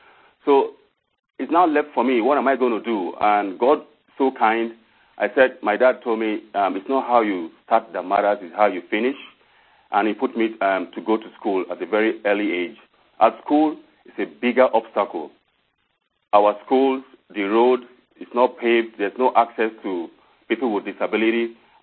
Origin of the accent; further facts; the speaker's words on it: Samaru, Kaduna State, Nigeria; I'm from Nigeria. I was born in a little village called Samaru Village.